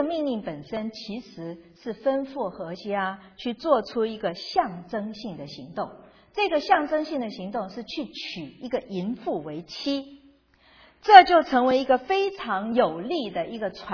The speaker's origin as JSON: {"language": "Chinese", "country": "China", "said": "不是这个我们中国人的传统啊"}